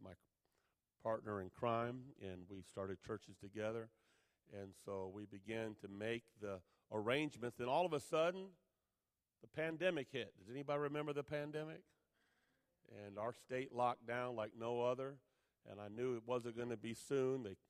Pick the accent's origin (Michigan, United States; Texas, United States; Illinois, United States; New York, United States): Michigan, United States; Detroit; I get to stay in my hometown of the Detroit Metro District. Been there all my life.